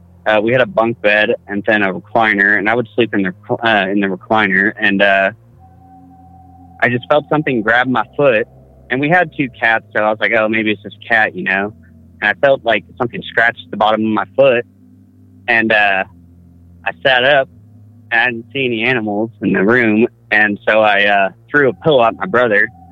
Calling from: Boise, Idaho, United States; I'm calling from Boise, Idaho

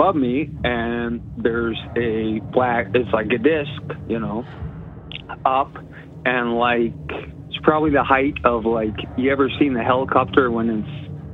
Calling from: Kelowna, British Columbia, Canada; your acquaintance from La Crosse, Kelowna.

